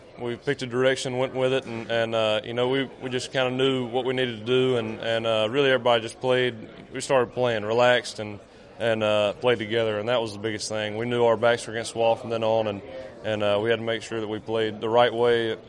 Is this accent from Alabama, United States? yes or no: yes; Mobile, Alabama, United States; I grew up in Alabama. I'm actually from Mobile, so to be able to, you know, bring one home for the home state, hometown, it means a lot to me.